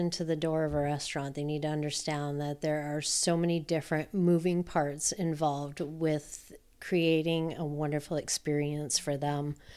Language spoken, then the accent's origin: English; Hancock, Michigan, United States; I was born and raised in Hancock, Michigan.